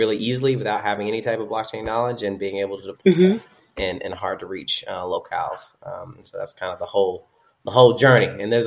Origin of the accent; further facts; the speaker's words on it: Atlanta, Georgia, United States; So I'm Southern bred from Atlanta